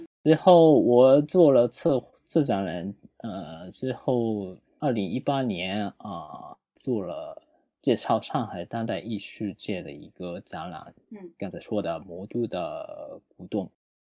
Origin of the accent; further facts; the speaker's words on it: Fukuoka, Japan; born there; Chinese is a second language; 就是因为我是出生于福冈，现在也住在福冈的